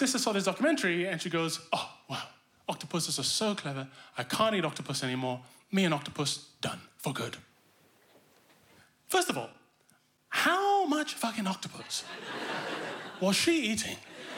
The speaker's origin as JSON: {"language": "English", "region": "East Malaysia", "country": "Malaysia", "tie": "born or raised there", "said": "I grew up in Borneo, which is East Malaysia."}